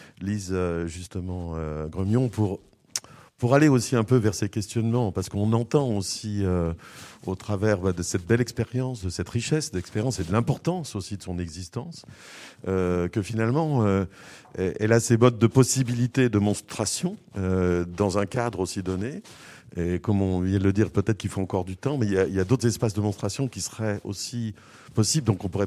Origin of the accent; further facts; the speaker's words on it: France; c'est incontestable chez vous comme chez nous en France